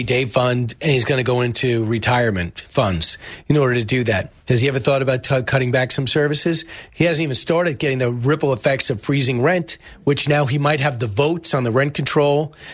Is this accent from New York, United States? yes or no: yes; New York, United States; because I'm from Long Island and local news.